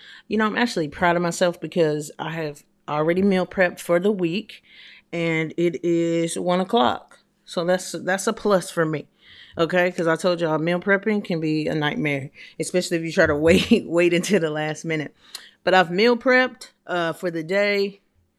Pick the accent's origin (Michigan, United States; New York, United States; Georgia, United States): Georgia, United States; Atlanta; I told you guys I'm from Atlanta.